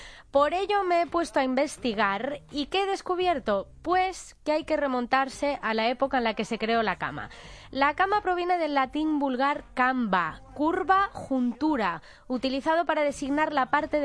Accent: Galicia, Spain; en Galicia, o por lo menos de donde yo vengo, los besos no se dan normalmente a la gente que no conoces

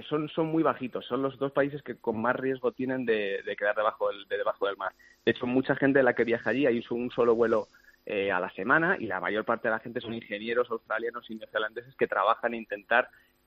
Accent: Madrid, Community of Madrid, Spain; De Madrid. Vivo aquí en Las Rozas.

